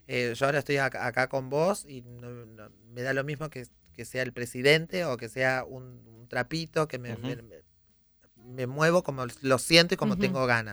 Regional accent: Adrogué, Buenos Aires Province, Argentina; Ahí me crié en Adrogué

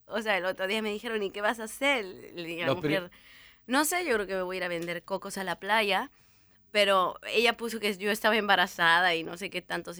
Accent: Veracruz, Mexico; voy a cantar para ustedes una canción que hice justamente para Veracruz, para mi tierra veracruzana

